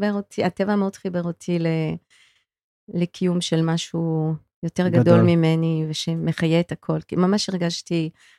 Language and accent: Hebrew; Paris, Île-de-France, France; moved away as an adult; also born or lived in United States; now in Israel; אני נולדתי וגדלתי בצרפת.